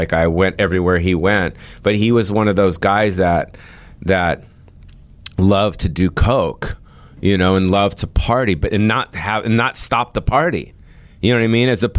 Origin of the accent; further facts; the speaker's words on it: Hollywood, California, United States; also born or lived in Beverly Hills; I think I grew up in Hollywood and Beverly Hills